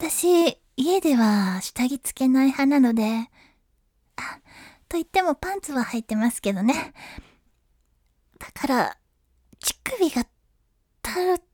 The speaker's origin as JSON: {"language": "Japanese", "region": "Kyushu", "country": "Japan", "said": "出身地は九州です。"}